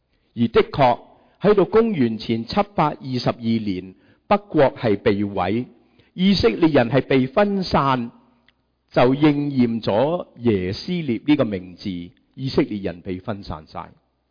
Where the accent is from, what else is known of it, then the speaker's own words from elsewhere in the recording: Guangdong, China; 我们广东人说什么？一脚踏两船，是吧？